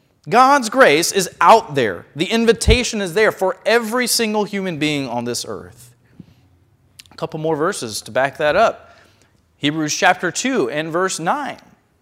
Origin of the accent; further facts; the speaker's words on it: the South, United States; I'm from the South. I love Chick-fil-A.